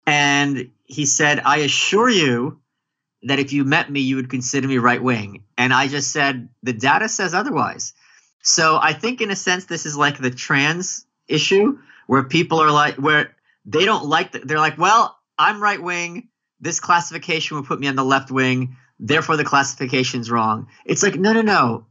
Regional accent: New York, United States; In certain ones, like being a New Yorker, I would be culturally very, very left-wing.

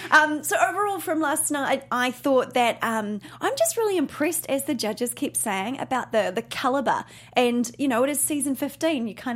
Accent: New Zealand; and I'm originally from New Zealand.

